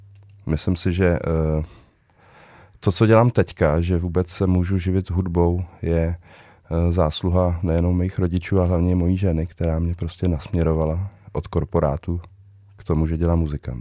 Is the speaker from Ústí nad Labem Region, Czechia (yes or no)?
no; Příbram, Central Bohemian Region, Czechia; Měl jsem folkovou kapelu v Příbrami, odkud pocházím.